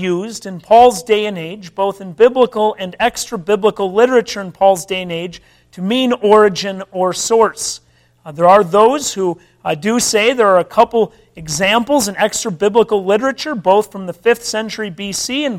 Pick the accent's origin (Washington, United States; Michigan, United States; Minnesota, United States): Minnesota, United States; I grew up in Minnesota, and those of you who know your geography know that the mighty Mississippi begins in Minnesota.